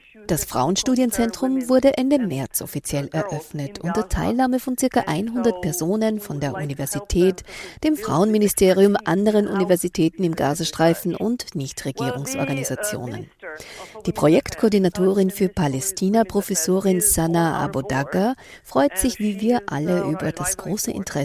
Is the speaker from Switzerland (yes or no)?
no; Czechia; Mein Herkunftsland Tschechien hat CEDAW 93 unterzeichnet.